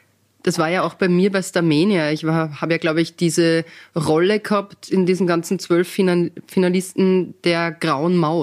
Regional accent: Altenberg, Upper Austria, Austria; Also ich bin ja in Altenberg-Berlins groß geworden

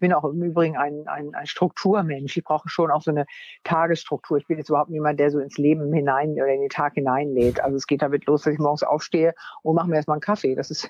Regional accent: Wunstorf, Lower Saxony, Germany; weil ich bin aufs Gymnasium gegangen in Wunstorf, also da, wo ich herkomme, in Niedersachsen.

